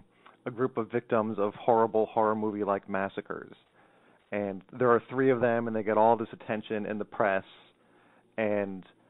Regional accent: Pennsylvania, United States; It's the tiniest county in the state, Montour County.

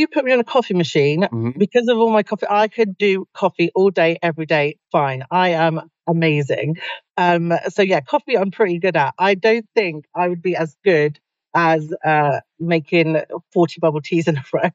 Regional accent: South East England, United Kingdom; now in Somerset, United Kingdom; So I am originally from Berkshire, but I moved to Somerset years ago, about 13 years ago.

